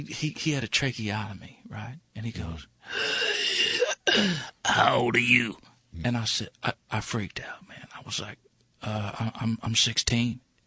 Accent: Fairfield, Ohio, United States; But I remember when he would roll into Hamilton, Ohio. I'm from Fairfield.

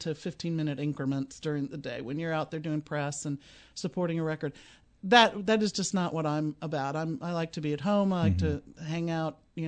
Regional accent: Houston, Texas, United States; Well, no, I grew up in Houston, and mm-hmm. so there were some really great studios in Houston, Texas

